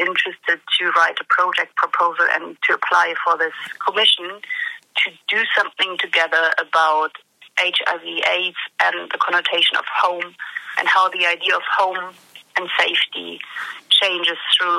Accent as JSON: {"language": "English", "country": "Germany", "second_language": "English", "moved": "as an adult", "lives_now": "London, United Kingdom", "said": "As you probably can hear, I'm from Germany. And I am a photographer. I'm living in London since about 5 years."}